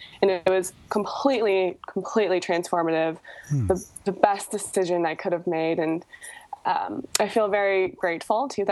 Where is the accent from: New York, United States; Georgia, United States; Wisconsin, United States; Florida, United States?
Wisconsin, United States; I grew up in Wisconsin, and I went to college to study graphic design.